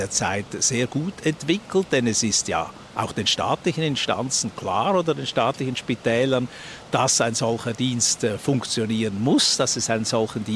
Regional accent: Switzerland; wo man auch als Schweizer, wenn man da im Ausland ist

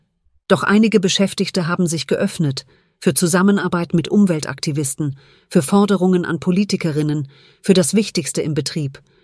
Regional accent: Chemnitz, Saxony, Germany; moved away; weshalb ich Anfang der 2000er Jahre meine Heimatstadt Chemnitz verließ.

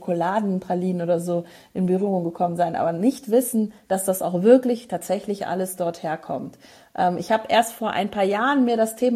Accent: Frankfurt, Hesse, Germany; born there; aus Frankfurt, wo ich geboren bin

